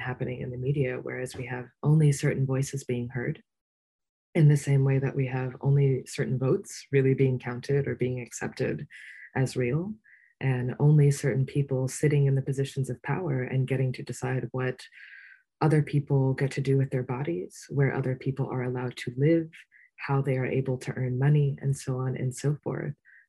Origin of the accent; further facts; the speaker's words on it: New York City, New York, United States; I grew up in New York City with a very unequal education system, but one in which I got lucky.